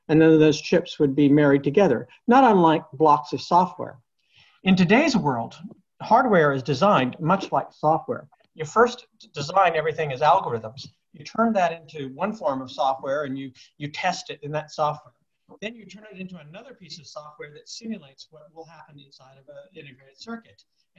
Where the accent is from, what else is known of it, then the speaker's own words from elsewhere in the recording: California, United States; I grew up in Silicon Valley. And when I say that, I don't mean just simply that I was in physically the same place.